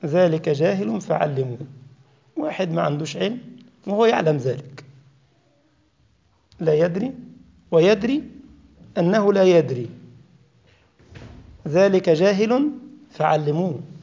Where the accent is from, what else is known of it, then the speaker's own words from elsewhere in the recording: Egypt; طلع فوقنا قال يمنق يا خيار زي ما بيقول عندنا في مصر